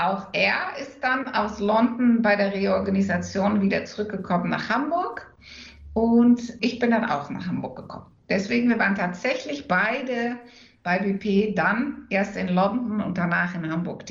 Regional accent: Enschede, Overijssel, Netherlands; Wenn ich sage, ich bin Niederländerin, dann ich bin auch tatsächlich Niederländerin, weil ich komme ja aus Enschede.

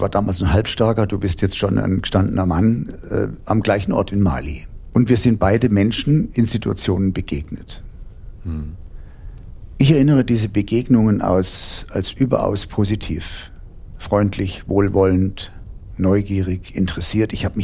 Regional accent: Heidelberg, Baden-Württemberg, Germany; bis zurück nach Heidelberg, wo ich herstamme. Also ich bin gar nicht so weit weg von deinem Schwabenland.

